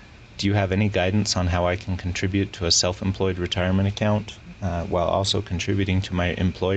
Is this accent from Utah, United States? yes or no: yes; Utah, United States; I'm a pharmacist from Southern Utah.